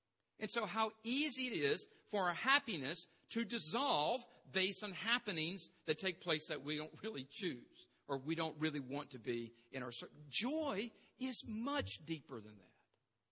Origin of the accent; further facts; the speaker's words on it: United States; And not only that, I'm an American.